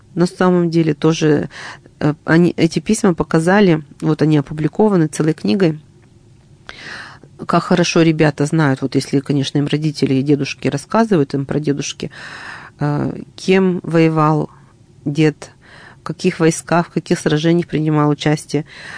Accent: Perm Krai, Russia; Я родом из Пермской области. Ну, сейчас это Пермский край называется.

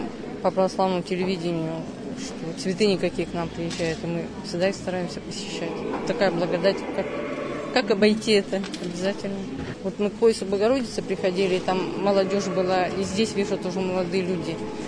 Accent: Yekaterinburg, Sverdlovsk Oblast, Russia; Да, мы из Екатеринбурга, да.

